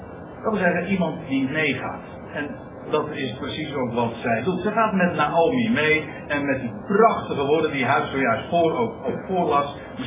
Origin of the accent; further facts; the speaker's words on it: Netherlands; want we zijn Nederlanders